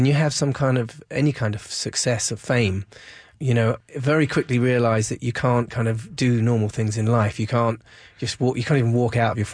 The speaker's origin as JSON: {"language": "English", "town": "Windsor", "region": "South East England", "country": "United Kingdom", "tie": "born there", "said": "I was born in Windsor, which is where the Queen comes from, darling."}